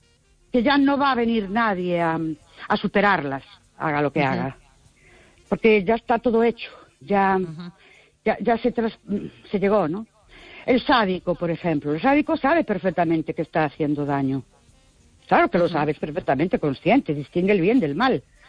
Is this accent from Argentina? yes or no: no; Ourense, Galicia, Spain; de Orense.